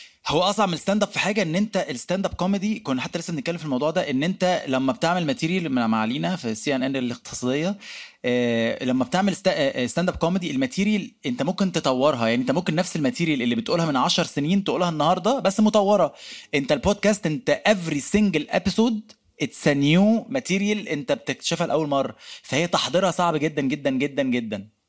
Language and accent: Arabic; Egypt; يعني الدنيا برضو مش سهله قوي عندنا في مصر. بلد مفرفشه اكتر سنه بس الدنيا برضو مش سهله.